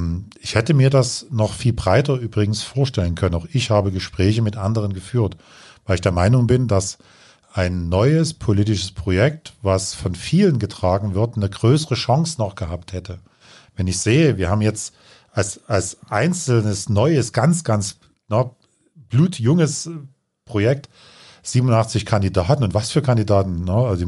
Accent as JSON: {"language": "German", "town": "Dresden", "region": "Saxony", "country": "Germany", "tie": "born or raised there", "said": "Dresden ist meine Heimat, hier bin ich geboren, aber Sachsen ganz genauso"}